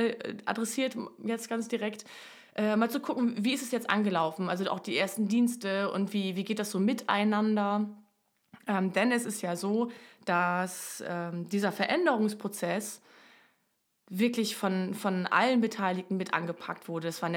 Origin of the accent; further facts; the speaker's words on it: Fisbeck, Lower Saxony, Germany; was es mit einer großen, großen Neuerung in meiner Heimatgemeinde Fisbeck auf sich hatte.